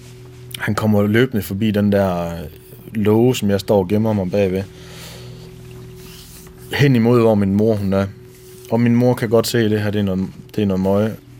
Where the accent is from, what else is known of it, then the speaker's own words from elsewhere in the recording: Horsens, Central Denmark Region, Denmark; now in Rødkærsbro, Denmark; Jeg er 30 år, bliver snart 31 år. Og jeg kommer oprindeligt fra Horsens, hvor jeg er født og opvokset. Og så er jeg, efter at have studeret, så er jeg endt i Rødkærsbro, hvor jeg nu bor sammen med min kone og mine 3 børn.